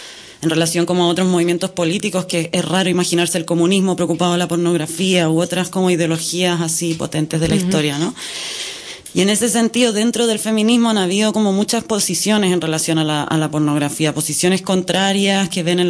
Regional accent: Chile; also born or lived in Germany; No, soy chilena, ¿eh? Soy chilena.

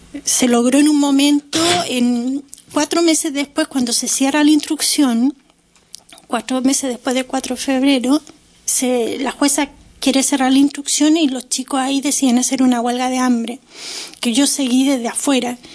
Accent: Chile; yo soy chilena, Rodrigo nació en Chile, chileno. O sea, el padre puede ser italiano y todo, pero hemos vivido siempre en Chile.

